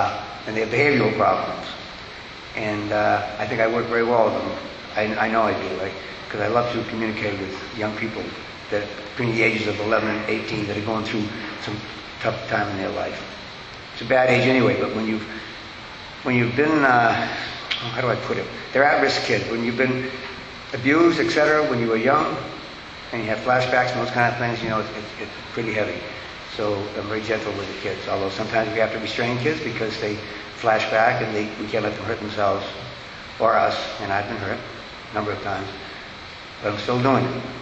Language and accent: English; Boston, Massachusetts, United States; I went back to Boston, where my hometown is. It's my hometown